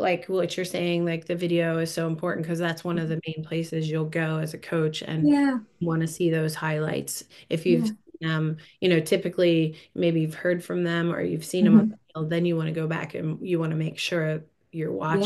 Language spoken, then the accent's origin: English; Baltimore, Maryland, United States; I mean, I grew up in Baltimore and then went to Loyola and been at home ever